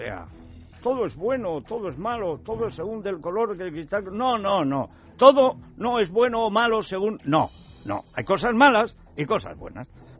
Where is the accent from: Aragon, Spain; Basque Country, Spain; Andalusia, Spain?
Aragon, Spain; Orihuela del Tremedal; yo creo que me voy a erigir en representante del pueblo del Tremedal con permiso del alcalde de mi pueblo